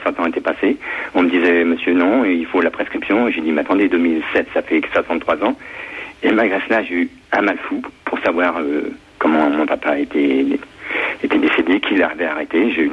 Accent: France; je suis un français lambda

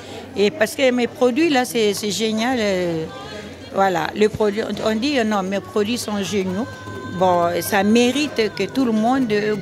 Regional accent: Mali; now in France; Oui, je suis malienne, je suis en France depuis 32 ans.

